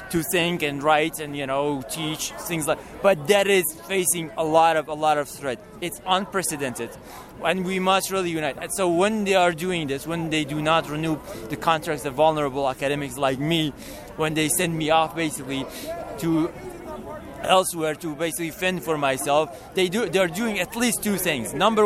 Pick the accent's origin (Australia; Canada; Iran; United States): Iran; I'm an immigrant as well. I'm from Iran